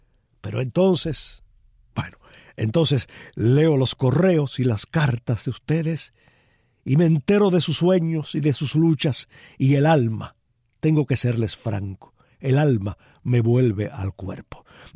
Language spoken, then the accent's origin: Spanish; Cuba; siendo cubanos